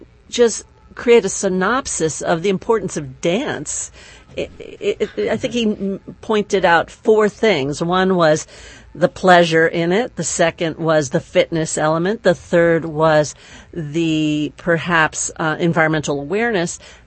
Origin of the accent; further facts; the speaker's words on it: New York City, New York, United States; And I grew up in East Harlem, and my parents settled there in like 1949 and 50.